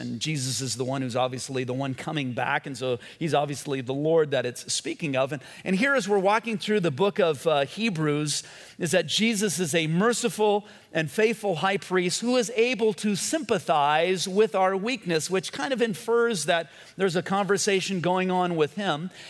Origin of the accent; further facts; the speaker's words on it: Whittier, California, United States; We grew up in Whittier, and there was Monta Vista High School. It's now a Sheriff's Academy.